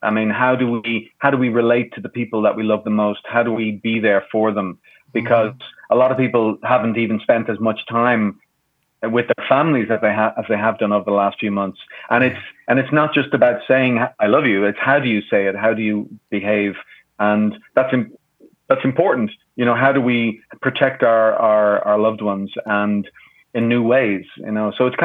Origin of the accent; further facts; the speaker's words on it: Ireland; because I'm from Ireland.